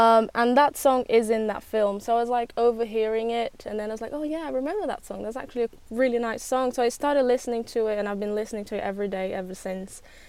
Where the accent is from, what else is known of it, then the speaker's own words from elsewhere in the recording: Brazil; English is a second language; now in United Kingdom; And then I grew up in Brazil, and I had this dream of coming to the UK and working with music. And I learned English at a very young age